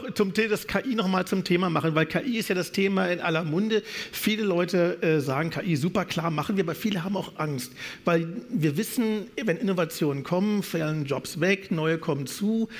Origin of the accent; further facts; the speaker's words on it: Berlin, Germany; Ich bin Berliner, sorry, patriotischer Berliner.